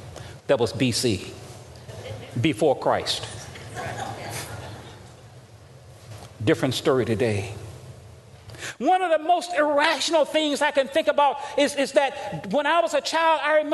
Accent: Mississippi, United States; Emmett Till was a 16-year-old boy that was lynched not very far from where I grew up in Mississippi.

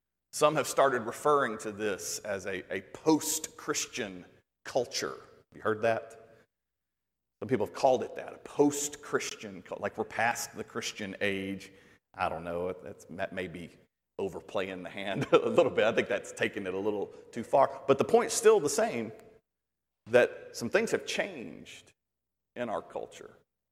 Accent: Tennessee, United States; I've spent my whole life in the Bible Belt, same as many of you. I grew up in Middle Tennessee. It's a lot like North Alabama.

